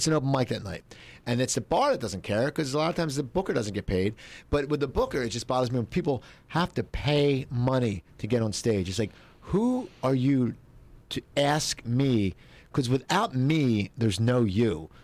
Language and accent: English; Cherry Hill, New Jersey, United States; When I did my hometown in Cherry Hill and Marlton, everything's changed since I've been back there.